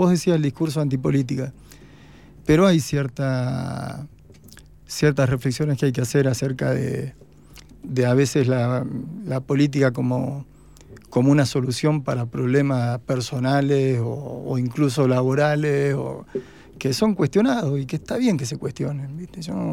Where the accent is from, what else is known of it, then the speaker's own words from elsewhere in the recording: José C. Paz, Buenos Aires Province, Argentina; now in San Martín, Argentina; soy nacido en Buenos Aires Capital, después viví toda mi vida en José C. Paz, que en el conurbano bonaerense, y acá en San Martín estoy hace 4 hijos, digamos.